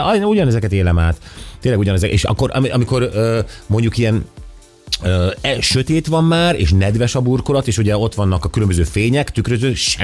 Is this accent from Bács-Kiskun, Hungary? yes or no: no; Budapest, Hungary; now in Győr, Hungary; én pesti vagyok, ott nőttem fel, de most vidéken élek